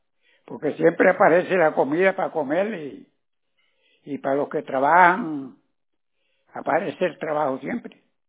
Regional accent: San Germán, Puerto Rico; Soy puertorriqueño, vivo en Puerto Rico. Vivo en la ciudad de San Germán.

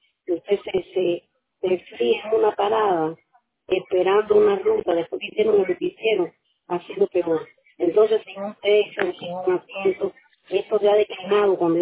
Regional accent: Cuba; como yo soy cubana

